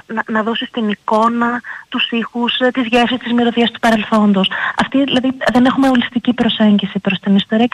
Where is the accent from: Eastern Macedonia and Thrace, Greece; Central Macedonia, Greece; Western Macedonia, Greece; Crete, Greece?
Eastern Macedonia and Thrace, Greece; Komotini; Η Θράκη είναι ο τόπος μου, κατοικώ στη Κομωτινή.